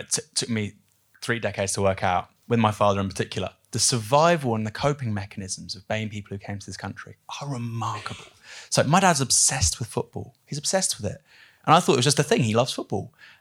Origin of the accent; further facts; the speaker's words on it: United Kingdom; I think of myself as British, I'm mixed heritage, and because of the way I talk, I'm received in a different way to my dad